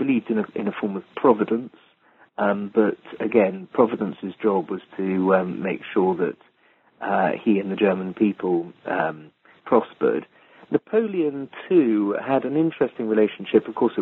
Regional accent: England, United Kingdom; I am 56. I've been writing history books for 30 years. I'm a Englishman, as you could probably hear

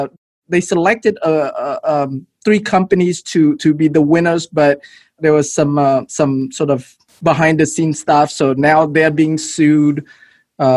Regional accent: Houston, Texas, United States; yes, and you know, growing up in Houston was my brother and I. And, you know, we grew up in the hood. We used to live in Section 8 housing.

